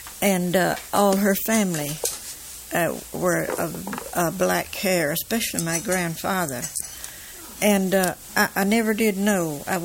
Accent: Alabama, United States; now in Jacksonville, United States; And I worked in a locker plant in Jacksonville after I moved to Jacksonville from Alabama.

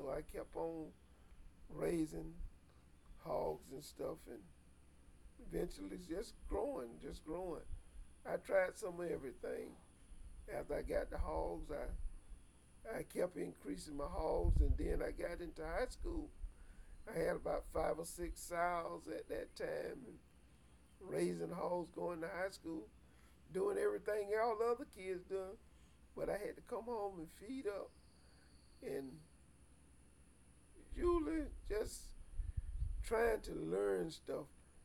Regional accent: Mount Pleasant, United States; born there; Yes, I was born right here in Mount Pleasant, in the little house across my yard.

